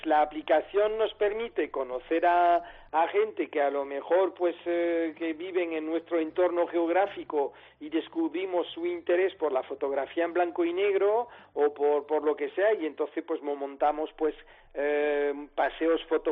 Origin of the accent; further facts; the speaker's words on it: Paris, Île-de-France, France; also born or lived in La Vera, Cáceres, Spain; yo soy parisino, nacido en París, y orgulloso de ser de La Vera, de Cáceres, Extremadura.